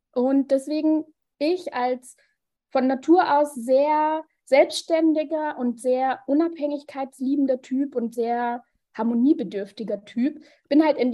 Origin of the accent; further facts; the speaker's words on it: Bavaria, Germany; Und ich bin mit meinen Eltern aufgewachsen hier in Bayern